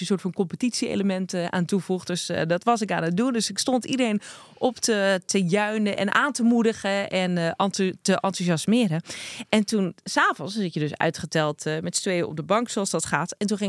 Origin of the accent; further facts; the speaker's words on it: Krommenie, North Holland, Netherlands; accent: Zaans; moved away as an adult; also born or lived in Amsterdam; ik dus een Zaans accent. Maar echt heel erg. En nou kan dat kloppen, want ik ben een Zaankanter. Ik ben geboren en getogen in Krommenie. En daar hebben ze ook gewoon een eigen accent.